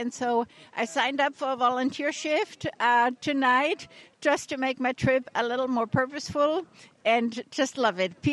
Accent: Germany; now in United States; It means rock. It's German. I am originally from Germany.

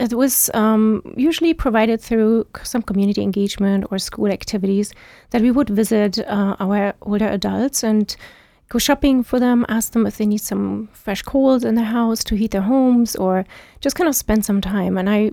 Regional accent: Germany; now in United States; I was born and raised in East Germany, and that was under the communist regime.

